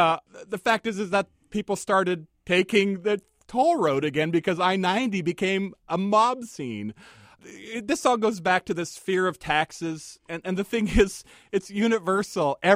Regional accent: Washington, United States; I grew up in Eastern Washington.

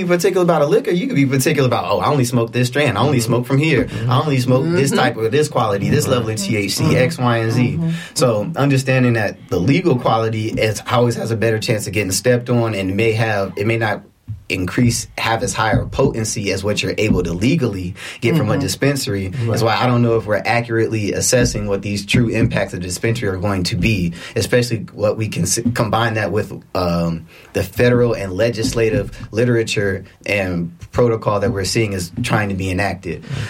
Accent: Detroit, Michigan, United States; I'm from Detroit, Michigan, so yes. It's already legalized up there.

